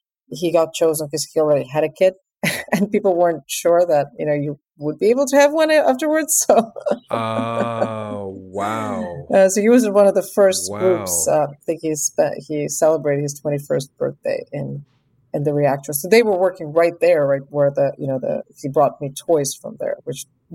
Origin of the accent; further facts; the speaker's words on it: Moscow, Russia; English is a second language; I grew up in Moscow. I'm half Ukrainian, half Russian, but I spent most of my childhood in Moscow.